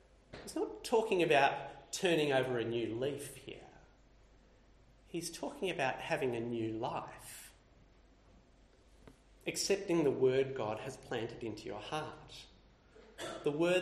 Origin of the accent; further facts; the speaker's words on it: Australia; born there; I was born in Australia, in a safe and stable part of the world, to Christian parents